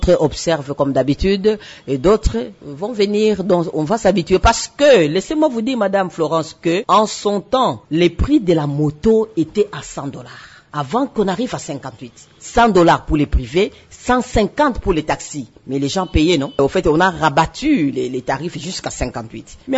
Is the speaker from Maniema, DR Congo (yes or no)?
yes; Maniema, DR Congo; chez nous, au Maniema